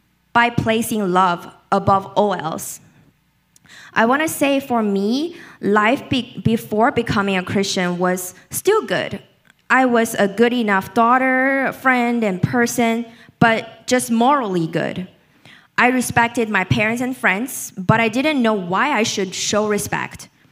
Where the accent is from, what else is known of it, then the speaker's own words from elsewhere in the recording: China; English is a second language; moved away as an adult; now in United States; I was born and raised in China for 18 years, and I came to study abroad in the States in 2019.